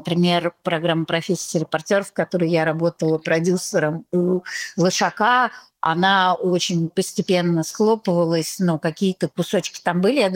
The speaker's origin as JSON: {"language": "Russian", "region": "Moscow", "country": "Russia", "tie": "born there", "moved": "yes", "said": "мы находимся в эмиграции в разных городах, но стартовая позиция у нас была золотой ложкой во рту. Мы родились в Москве."}